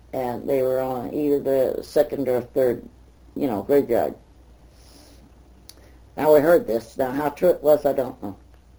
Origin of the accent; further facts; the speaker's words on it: Texas, United States; his name was Jack Fry, that I grew up with in Texas.